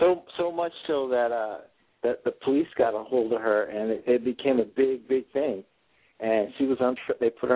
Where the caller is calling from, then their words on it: Connecticut, United States; I'm calling from Connecticut.